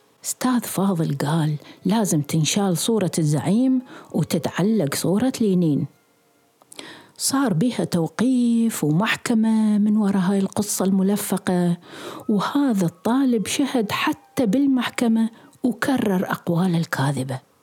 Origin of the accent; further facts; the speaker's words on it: Suq ash-Shuyukh, Dhi Qar, Iraq; born there; موقع عملي الأول صار في مسقط رأسي سوق الشيوخ، ودرست فيها 4 أشهر.